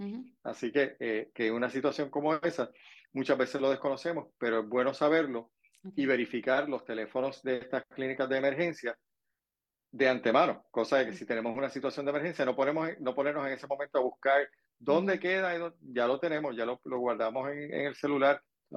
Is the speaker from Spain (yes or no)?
no; Manatí, Puerto Rico; Contento de que un compueblano, pues, soy de Manatí.